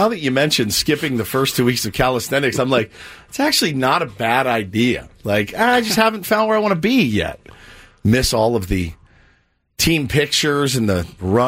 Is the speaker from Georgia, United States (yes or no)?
no; Texas, United States; I was the new, I was from Texas.